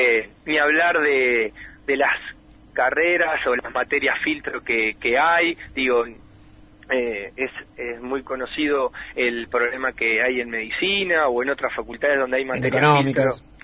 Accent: Argentina; también tenemos un historial muy importante como pueblo argentino

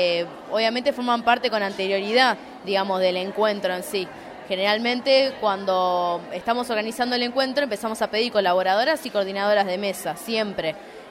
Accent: Mar del Plata, Buenos Aires Province, Argentina; soy parte de la comisión organizadora y sí, soy de acá de Mar del Plata

